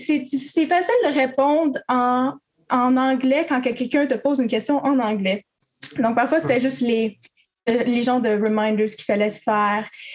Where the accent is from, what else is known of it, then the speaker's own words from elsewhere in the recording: Quebec, Canada; also born or lived in Ontario; now in Kingston, Canada; Oui, je viens aussi du Québec. Je suis née là-bas. Et à cause que mes parents sont dans le militaire, moi, j'ai déménagé environ 5 fois entre le Québec et l'Ontario.